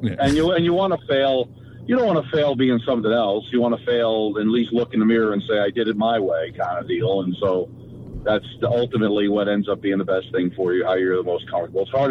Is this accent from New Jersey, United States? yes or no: yes; New Jersey, United States; Because I was the guy from Jersey, so I covered a lot of Devil and Net games.